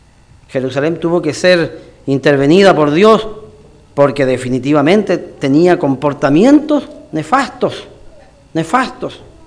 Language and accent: Spanish; Osorno, Los Lagos, Chile; born there; also born or lived in Temuco / Valdivia; Yo nací en Osorno, viví, estudié en Temuco y viví en Valdivia.